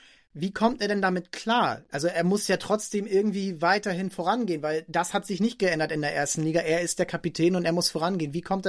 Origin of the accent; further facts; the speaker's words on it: Northern Germany, Germany; ich habe ja auch das Interesse hier als Norddeutscher an St. Pauli, ganz klar.